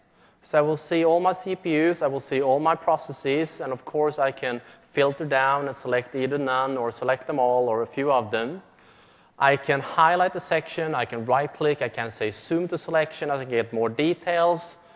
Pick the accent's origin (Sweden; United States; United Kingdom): Sweden; English is a second language; I'm from Sweden. English is not my native language.